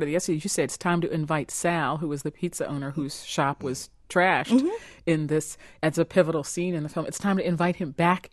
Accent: Brooklyn, New York, United States; And by the way, I'm also from Bed-Stuy.

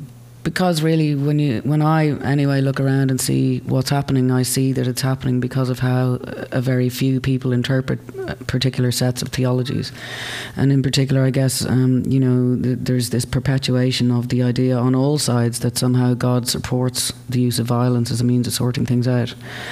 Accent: Ireland; I guess, again, as an Irish person, once you tackle the Irish traditional songs

